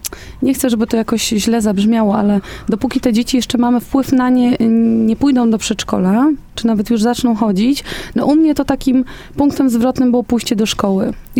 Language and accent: Polish; Chotomów, Masovian Voivodeship, Poland; Ja pochodzę z Chotomowa, niedaleko Legionowa, mała wieś i też tam mamy lokalne sklepy